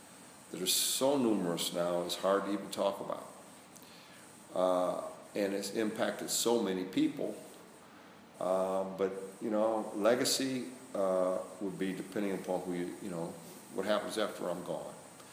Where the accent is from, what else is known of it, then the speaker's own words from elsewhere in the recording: Toledo, Ohio, United States; I grew up in Toledo, and I remember when he became mayor of Cleveland.